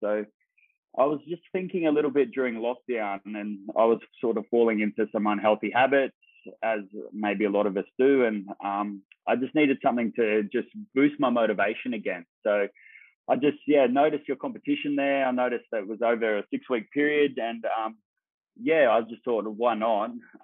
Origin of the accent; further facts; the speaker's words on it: New South Wales, Australia; also born or lived in New Zealand / Perth; I sort of lived in Perth for a while in WA, and then worked my way back over to New South Wales. And then I grew up in a small town on the mid-north coast called Foster Tuncurry, great little community there.